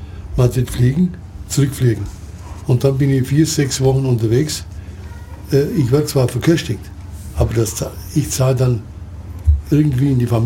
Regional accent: Southern Germany, Germany; Also ich wüsste, bei uns in Süddeutschland

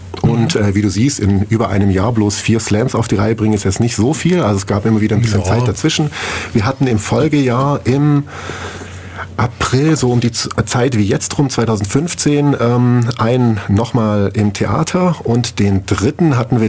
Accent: Biberach, Baden-Württemberg, Germany; ich habe meine Jugend in Biberach verbracht

